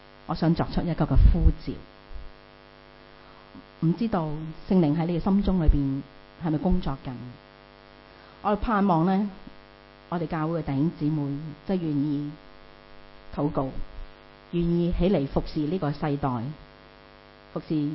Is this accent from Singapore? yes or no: no; Hong Kong; 我们知道，如果我们在香港大的人，我们知道九龙城寨是一个很邪恶黑暗的地方